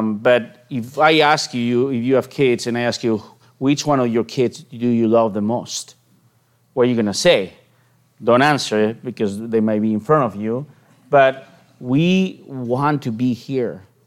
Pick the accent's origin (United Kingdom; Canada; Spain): Spain; León, Castile and León; English is a second language; moved away as an adult; I am born and raised in Spain, as my accent can tell, and the city of León, which is northern Spain